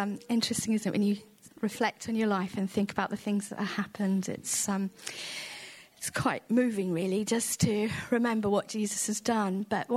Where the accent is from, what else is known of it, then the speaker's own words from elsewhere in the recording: Feckenham, West Midlands, United Kingdom; So I was born and brought up in Feckenham, a little village near here. I have a sister and live there with my mum and dad.